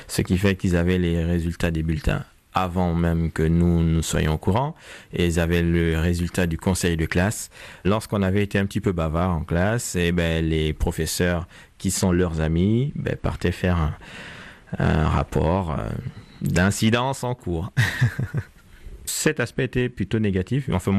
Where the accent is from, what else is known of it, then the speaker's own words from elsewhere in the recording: Libreville, Estuaire, Gabon; J'ai grandi à Libreville au Gabon, dans une famille de 7 enfants.